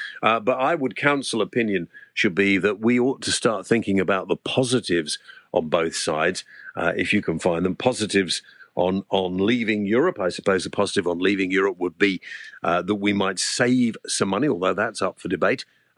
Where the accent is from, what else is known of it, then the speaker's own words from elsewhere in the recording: Wales, United Kingdom; I speak as a Welshman.